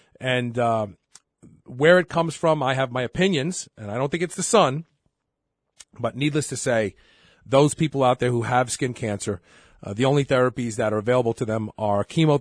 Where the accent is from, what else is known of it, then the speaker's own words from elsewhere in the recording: Texas, United States; whenever you go so out of town and you say, well, I'm from Texas